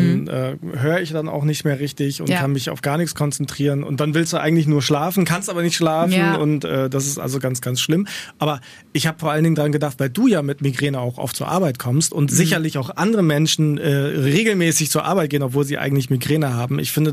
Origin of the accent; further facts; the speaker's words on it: Leer, Lower Saxony, Germany; die kommt nämlich auch aus Leer, aus Friesland, da wo ich herkomme.